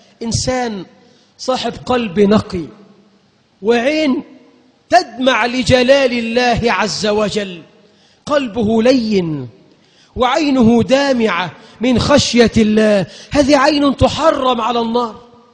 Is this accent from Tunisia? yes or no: no; Egypt; اجعل بلدنا مصر خير البلاد